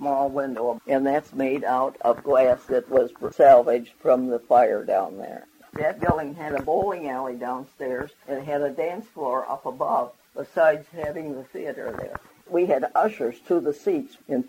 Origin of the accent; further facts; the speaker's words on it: Redford Township, Michigan, United States; born there; I was born in Redford Township in the year 1910, June the 26th.